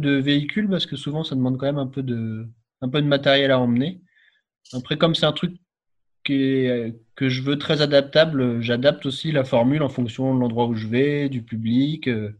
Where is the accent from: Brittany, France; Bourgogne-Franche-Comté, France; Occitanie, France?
Brittany, France; Brest; Comme je suis de Brest au départ, j'ai fait aussi des événements voilà, en Bretagne